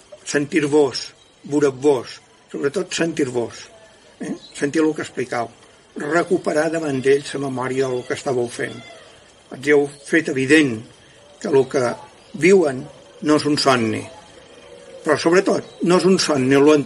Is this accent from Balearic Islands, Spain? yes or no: yes; Ciutadella, Balearic Islands, Spain; som de Ciutadella, i he fet feina